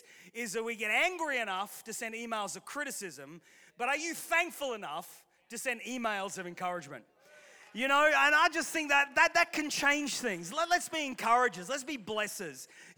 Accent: Australia; now in Manchester, United Kingdom; My parents are from Wales. I was born here in Manchester. I was raised in Australia. I'm married to a Latin American girl.

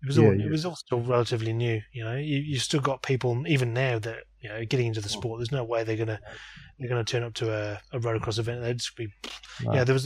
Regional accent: Wellington, South West England, United Kingdom; Because I'm from Wellington in the UK.

